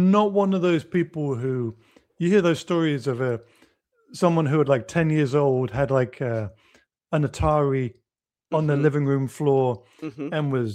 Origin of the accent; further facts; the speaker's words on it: England, United Kingdom; now in Florida, United States; I came from England originally, and now just in a few months ago, I've ended up living in the United States longer than I lived in England. So I'm more American, I guess, than anything else. And actually became an American about a couple of months ago.